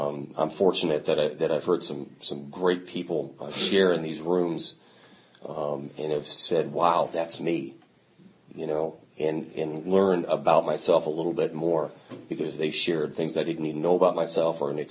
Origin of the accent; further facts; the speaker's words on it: Phoenix, Arizona, United States; I grew up in Phoenix, and you may have heard that it's hot down there.